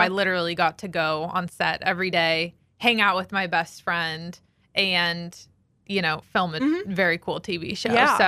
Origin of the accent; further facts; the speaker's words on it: Maine, United States; I'm from Maine, a small town in Maine. I grew up next to a buffalo farm.